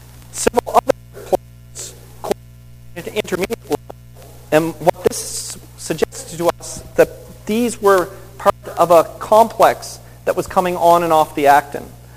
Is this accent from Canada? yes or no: yes; Nova Scotia, Canada; I grew up in Nova Scotia, and it's like admitting I grew up in Nova Scotia, and we didn't have advanced daycare.